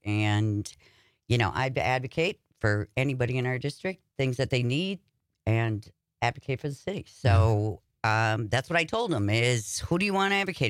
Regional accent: De Pere, Wisconsin, United States; Well, I grew up in West De Pere.

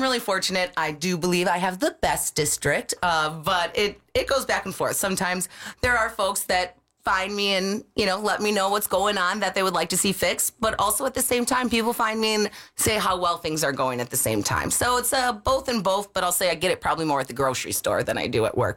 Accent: Milwaukee, Wisconsin, United States; also born or lived in Racine; So I grew up in Milwaukee. However, I've spent the majority of my life in Racine, I would say.

